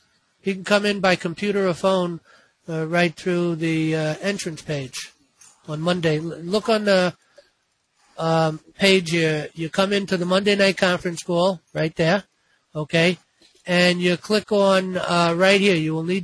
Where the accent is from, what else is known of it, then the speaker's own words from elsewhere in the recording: New York, United States; I happen to know because I'm from the Bronx and I've been in Bergen County many times.